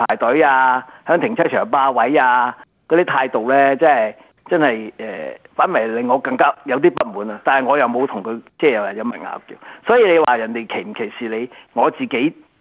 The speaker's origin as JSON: {"language": "Cantonese", "country": "China", "said": "可能我哋中國人都會計算一下個錢財啊"}